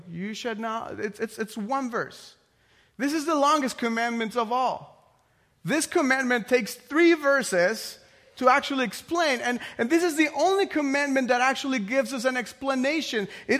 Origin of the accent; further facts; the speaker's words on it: Mexico City, Mexico; I'm from Mexico. I'm from Mexico City. And the exact same thing that happens here happens there.